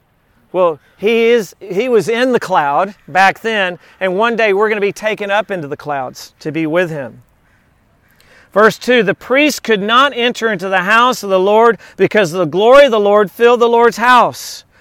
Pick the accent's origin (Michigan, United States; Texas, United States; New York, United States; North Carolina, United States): Texas, United States; I'm from South Texas and we had a hunting lease.